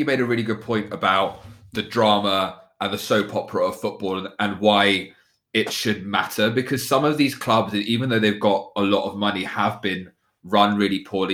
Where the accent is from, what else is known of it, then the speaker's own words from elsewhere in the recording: Luton, East of England, United Kingdom; I grew up in Luton